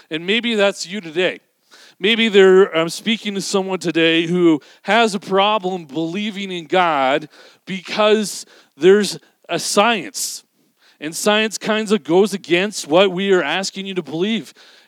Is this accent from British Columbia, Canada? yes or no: yes; British Columbia, Canada; when I grew up in British Columbia, one of the, quote, most postmodern, most enlightened cities ever